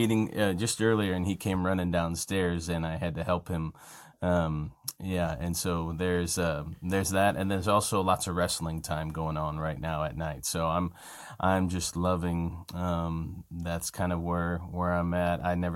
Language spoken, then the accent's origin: English; Indiana, United States; now in Illinois, United States; I'm currently residing in central Illinois. I grew up in Northwest Indiana, kind of Chicago suburbs there.